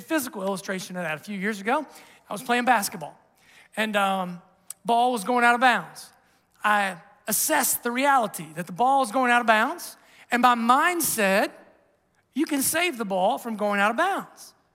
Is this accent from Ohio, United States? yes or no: yes; Ohio, United States; I grew up in Southern Ohio. We swam in a creek, and there was a lot of other things, right, in the creek growing up.